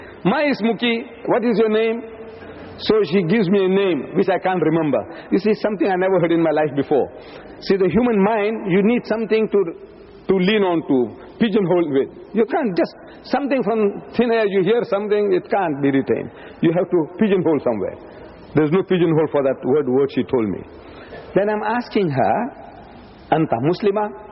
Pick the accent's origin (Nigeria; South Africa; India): South Africa; I said, look, I'm a South African.